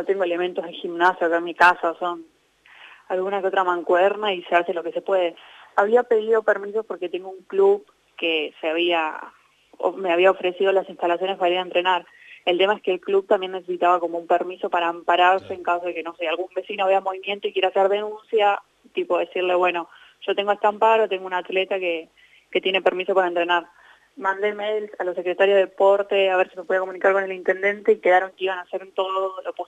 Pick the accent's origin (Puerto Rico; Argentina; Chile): Argentina; Avellaneda, Buenos Aires Province; Justo de la zona que soy yo de Avellaneda hay muchos casos